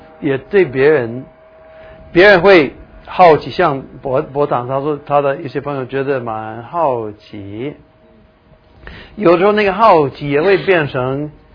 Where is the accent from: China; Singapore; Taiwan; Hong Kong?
Taiwan; accent: Taiwanese Mandarin; 了解啊？这是我们台湾国语啊，乱高兴。